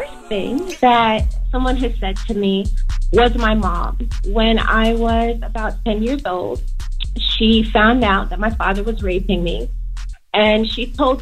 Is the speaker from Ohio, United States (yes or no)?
no; New Jersey, United States; I'm from Jersey, yeah.